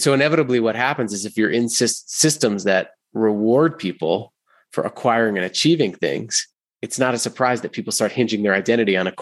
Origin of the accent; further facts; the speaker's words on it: Rhode Island, United States; One, I was the youngest of three brothers. I grew up in Rhode Island, Italian family.